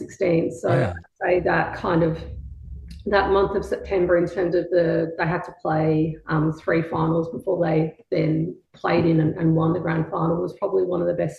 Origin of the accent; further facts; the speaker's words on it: Williamstown, Victoria, Australia; I think the other thing is that kind of like growing up in Williamstown, like a lot of the players actually lived locally.